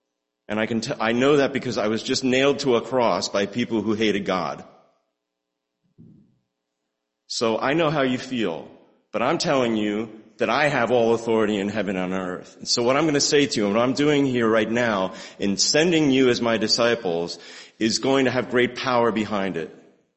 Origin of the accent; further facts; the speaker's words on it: New Jersey, United States; And I grew up in New Jersey, and I can tell you that I'm sad about it